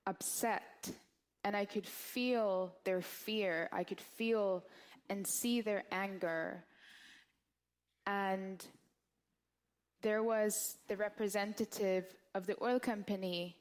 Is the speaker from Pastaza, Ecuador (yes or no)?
yes; Sarayaku, Pastaza, Ecuador; I am Quichua from Sarayaku, and I have come a long way from the Ecuadorian Amazon.